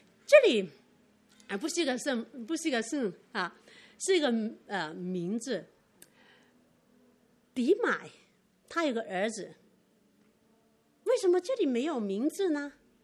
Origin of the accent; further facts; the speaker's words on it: Hong Kong; 我是香港人呢